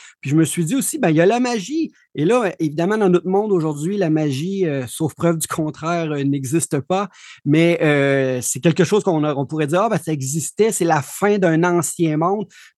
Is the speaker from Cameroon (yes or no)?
no; Rimouski, Quebec, Canada; Oui, donc je viens du Québec, d'une petite ville là, qui s'appelle Rimouski.